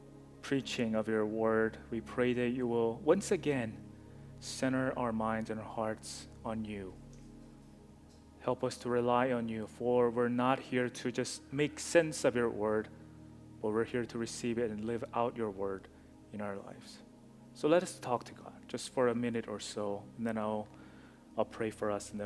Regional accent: South Korea; English is a second language; moved away; Because for most of you who know me, I'm from Korea initially. So when I came, my mom came from all the way from Korea, not from like other state.

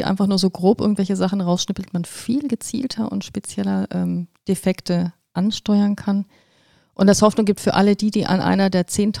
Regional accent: South Africa; Ich bin ein Apartheidskind der Apartheid, ja.

